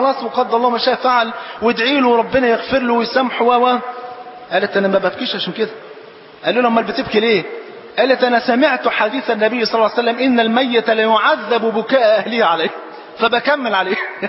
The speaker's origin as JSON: {"language": "Arabic", "country": "Egypt", "said": "واحنا جايين والله من مصر"}